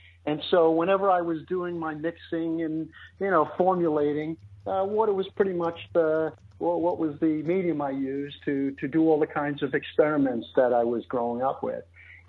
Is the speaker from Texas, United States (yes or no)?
no; Queens, New York, United States; accent: Queens English; Well, as you said, I grew up in Queens. I speak the Queens English, while you speak Brooklynese.